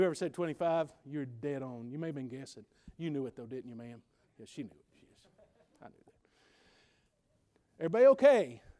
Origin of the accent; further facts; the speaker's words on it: Virginia, United States; Not only am I from Virginia, but I'm from Southwest Virginia.